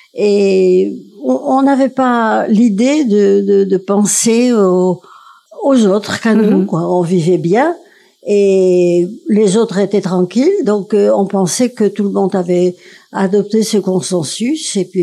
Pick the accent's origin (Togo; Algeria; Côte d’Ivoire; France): Algeria; moi je disais toujours, les Algériens c'était nous